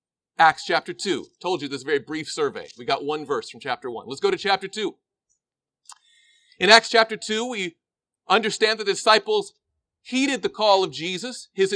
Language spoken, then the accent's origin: English; the South, United States; I grew up in the South. We call it holy rolling, right?